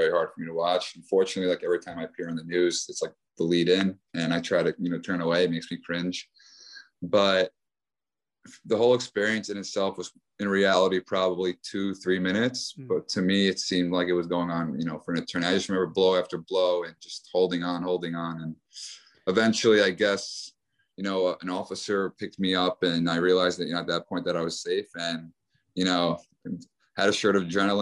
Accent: Lawrence, New York, United States; Yeah, so I grew up in Long Island since I was 2-3 years old until I went to elementary school.

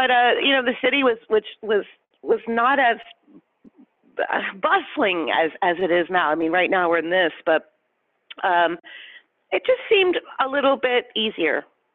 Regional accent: Beverly Hills, California, United States; also born or lived in Hollywood; Well, I was born in Hollywood, and I was raised in Beverly Hills. And it was a very different city when I was born.

